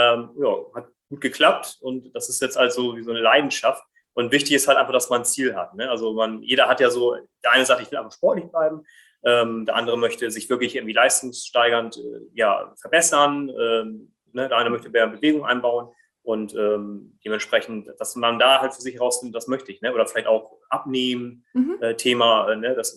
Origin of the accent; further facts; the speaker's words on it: Brazil; German is a second language; so wie als Brasilianer, das ist ja so eine Religion in Brasilien, Fußball zu spielen